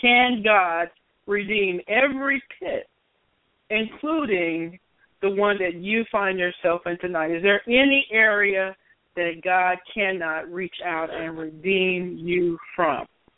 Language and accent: English; Oklahoma, United States; And in Oklahoma, my home state, local churches there have been receiving threats following the Charleston shooting